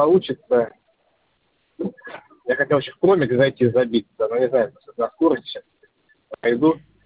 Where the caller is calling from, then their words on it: Saint Petersburg, Russia; Видите, я как бы из Питера заказываю, поэтому не смогу NFC приложить, к сожалению.